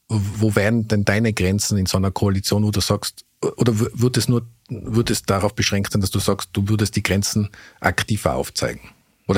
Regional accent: Innsbruck, Tyrol, Austria; now in Vienna, Austria; das habe ich als Innsbrucker jetzt nie gern gehört, aber als Wiener traue ich mir das sagen

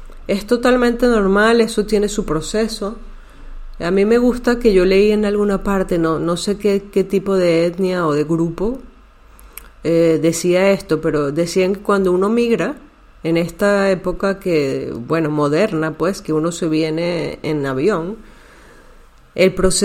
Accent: Venezuela; now in Spain; No quiere decir que cuando yo empiezo a hablar con palabras, por ejemplo, de aquí de Cataluña o de España, entonces yo estoy siendo menos venezolana.

